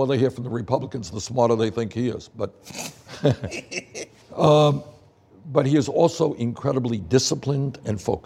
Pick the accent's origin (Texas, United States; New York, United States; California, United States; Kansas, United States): New York, United States; Brooklyn; I grew up in Flatbush